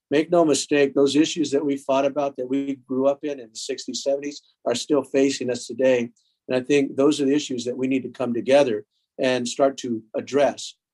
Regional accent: California, United States; at least for me, growing up on the Samoa Indian Reservation.

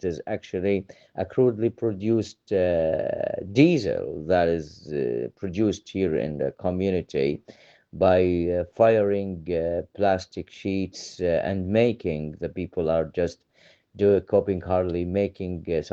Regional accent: Maghazi, Gaza Strip, Palestine; English is a second language; when there was an invasion into my hometown of Maghazi in central Gaza Strip.

